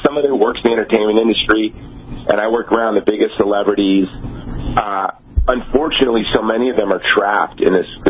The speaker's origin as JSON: {"language": "English", "region": "Hawaii", "country": "United States", "tie": "born or raised there", "said": "So here you had the first black president who, you know, was raised in my home state of Hawaii"}